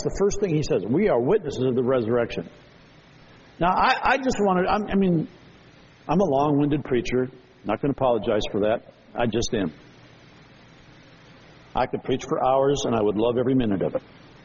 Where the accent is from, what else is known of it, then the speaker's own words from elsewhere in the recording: St. Paul, Minnesota, United States; I grew up in the Catholic ghetto on the east side of St. Paul. My family was the only Protestants of all these families.